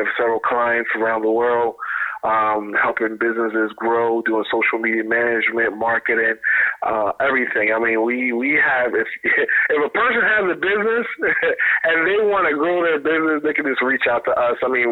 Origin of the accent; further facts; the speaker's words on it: Jamaica; Well, originally I'm from Jamaica.